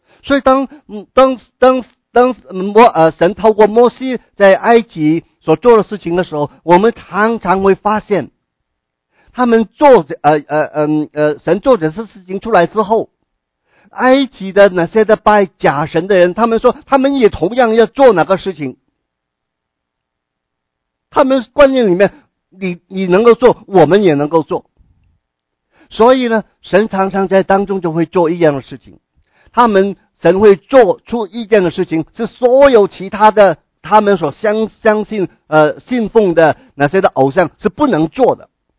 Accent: China; 想一想，是不是我们中国人有很多的神明，对不对？

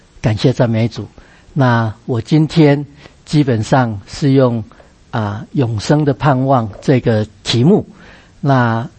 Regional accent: Taiwan; 我是从台湾来的了哈。那我太太枫林也是台湾来的，那家里也都是从小在长老会教会长大

